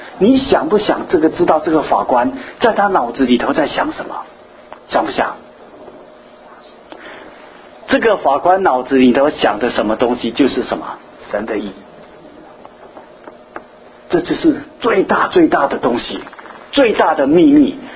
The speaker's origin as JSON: {"language": "Chinese", "country": "China", "said": "这一点是我们中国人没有的观念。"}